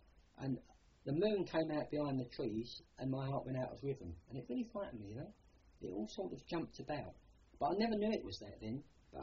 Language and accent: English; London, United Kingdom; accent: Cockney; city gents and businesses, and you couldn't really talk to them on the same level, especially with my Cockney accent.